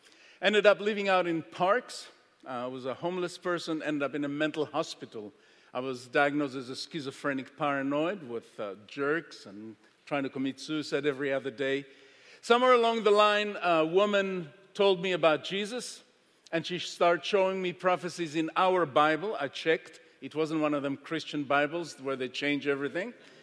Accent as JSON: {"language": "English", "country": "Israel", "tie": "born or raised there", "said": "I was born in Israel, raised in Israel, became a hippie at a very young age."}